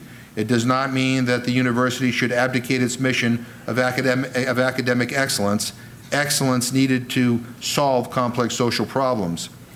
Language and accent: English; Worcester, Massachusetts, United States; a Jesuit college in my hometown of Worcester